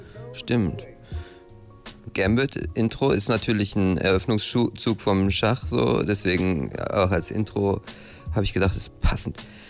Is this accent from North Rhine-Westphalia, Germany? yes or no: yes; Bottrop, North Rhine-Westphalia, Germany; weil ich komme ja aus Bottrop ursprünglich.